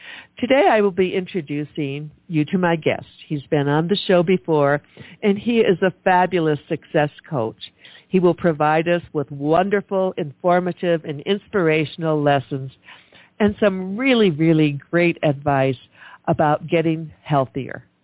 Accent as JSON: {"language": "English", "region": "Michigan", "country": "United States", "tie": "born or raised there", "said": "I grew up in Michigan, and I can remember as a child walking to school"}